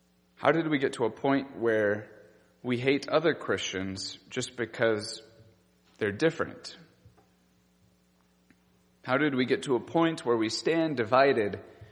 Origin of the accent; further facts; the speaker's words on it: Jessup, Iowa, United States; now in Loganville, United States; I'm originally from Iowa, so everything here is new to me. I grew up near Waterloo, Iowa, in a small town called Jessup.